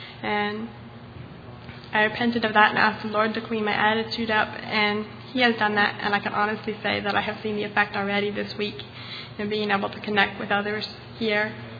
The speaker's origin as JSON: {"language": "English", "region": "Idaho", "country": "United States", "said": "I'm from Northern Idaho"}